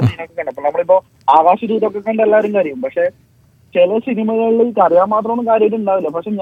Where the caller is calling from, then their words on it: Abu Dhabi, United Arab Emirates; ഞാൻ അബുദാബിയിൽ നിന്നാണ്.